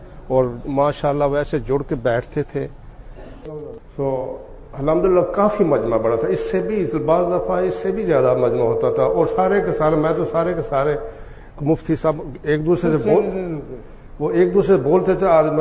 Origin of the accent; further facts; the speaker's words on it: Pakistan; moved away; چونکہ میں بتاتا میں پاکستان سے آیا ہوں, تو مطلب امین بھائی بھی پاکستان سے تھے